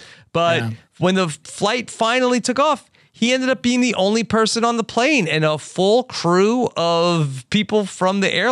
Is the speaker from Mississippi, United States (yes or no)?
no; North Carolina, United States; a passenger who was he was from my home state of North Carolina